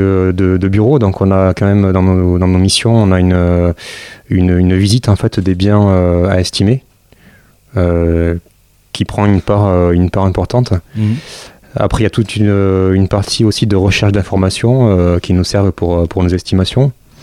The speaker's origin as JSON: {"language": "French", "town": "Agen", "region": "Nouvelle-Aquitaine", "country": "France", "said": "je suis originaire d'Agen, Lot-et-Garonne."}